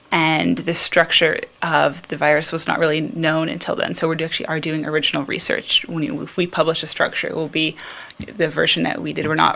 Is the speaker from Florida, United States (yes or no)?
no; Chapel Hill, North Carolina, United States; I'm from Chapel Hill, North Carolina, and I'm a junior majoring in chemistry.